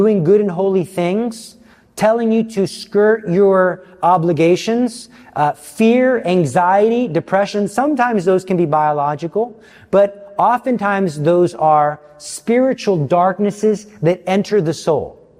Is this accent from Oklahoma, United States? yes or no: no; Texas, United States; I'm from Texas, and I pride myself in that.